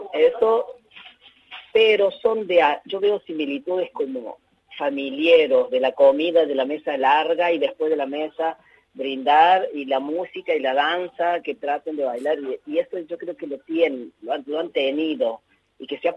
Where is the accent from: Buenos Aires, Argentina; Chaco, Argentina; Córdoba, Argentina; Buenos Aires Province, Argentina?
Córdoba, Argentina; y yo como cordobés